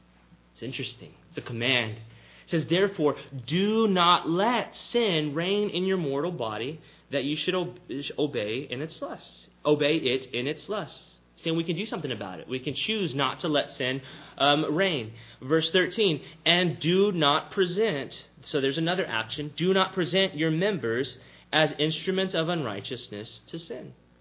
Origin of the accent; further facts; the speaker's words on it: Texas, United States; Now, growing up in South Texas, I liked the word carne because it meant there was meat in there.